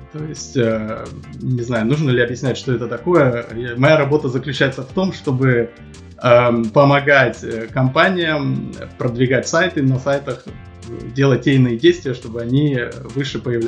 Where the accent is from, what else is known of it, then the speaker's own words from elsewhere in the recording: Hamburg, Germany; accent: North German; Я из Гамбурга, из северной Германии.